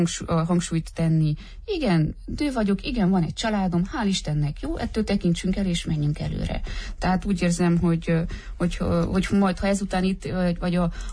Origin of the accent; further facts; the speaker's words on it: Sovata, Mureș County, Romania; én Szovátán nőttem fel a nagyszüleimnél.